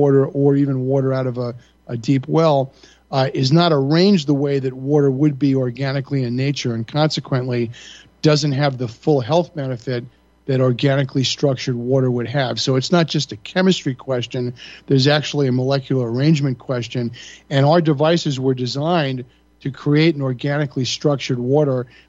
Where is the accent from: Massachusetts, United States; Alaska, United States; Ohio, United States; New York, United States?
New York, United States; Long Island; I grew up in Long Island, and I went to what they call, you know, Regents Diploma High School, which was prep for college.